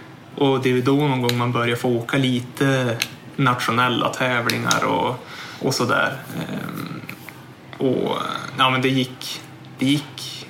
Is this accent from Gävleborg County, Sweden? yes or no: no; Bredby, Västernorrland County, Sweden; Jo, jag kommer ju från Bredby, några mil utanför Örnsköldsvik.